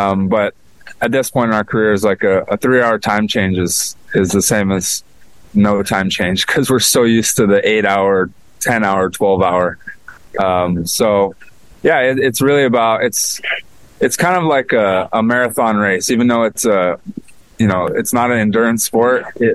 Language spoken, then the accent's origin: English; Hawaii, United States; Yeah, born and raised in Hawaii.